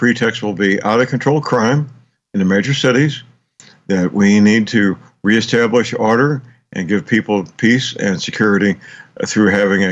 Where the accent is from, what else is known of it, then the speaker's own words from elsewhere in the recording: St. Louis, Missouri, United States; I hope so. In my hometown, St. Louis, Missouri, district attorney there received Soros money for her campaign.